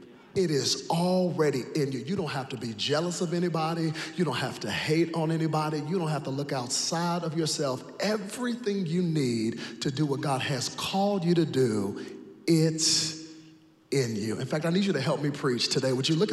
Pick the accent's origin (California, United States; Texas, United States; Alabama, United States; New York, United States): Texas, United States; Dallas; And Lord, because I am from Dallas, I ask that you would favor your team, America's team, the Dallas Cowboys, to defeat the Redskins in Jesus' name.